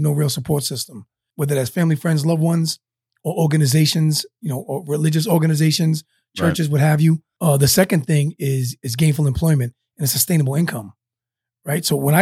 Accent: Newport, Rhode Island, United States; Born and raised middle class in Newport, Rhode Island. If anybody doesn't know, Newport is the smallest city in the smallest state in the Union, Rhode Island.

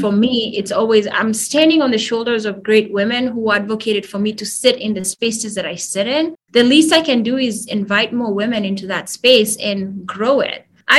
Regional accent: Kenya; now in United States; growing up in Kenya, looking at movies and having this perspective of what America looks like, and then you come here

